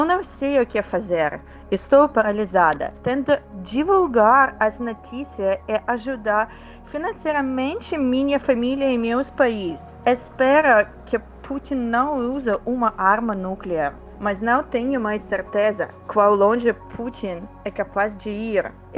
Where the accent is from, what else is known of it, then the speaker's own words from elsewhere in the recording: Luhansk, Luhansk Oblast, Ukraine; Portuguese is a second language; now in Rio de Janeiro, Brazil; Originalmente somos de Luhansk, uma região separatista que começou a ser anexada pela Rússia em 2014.